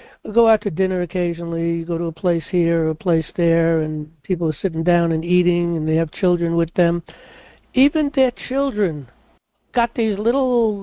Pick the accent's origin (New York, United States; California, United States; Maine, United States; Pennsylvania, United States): New York, United States; New York City; You know, when I was a child, I grew up in New York City, okay?